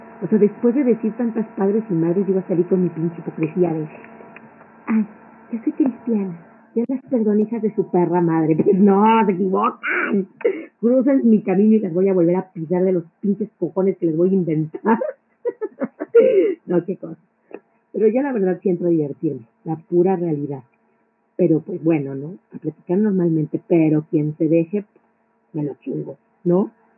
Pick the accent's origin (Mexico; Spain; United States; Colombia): Mexico; Mexico City; Yo soy de la Ciudad de México